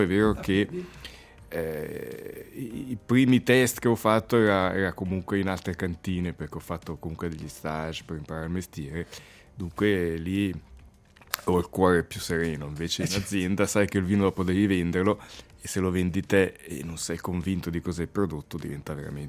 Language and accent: Italian; Ticino, Switzerland; Siamo ticinesi, siamo in quattro, facciamo il vino.